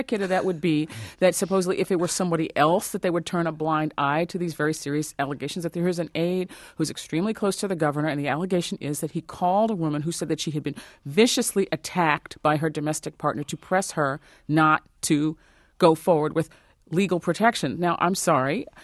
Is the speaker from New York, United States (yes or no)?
yes; New York, United States; as a native New Yorker.